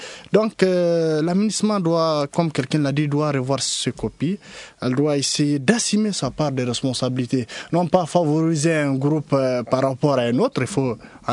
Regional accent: Mali; nous sommes tous des Maliens de Kaye à Kidal.

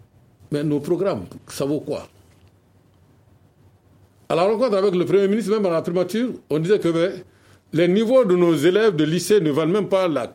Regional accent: Mali; en tant que Malien

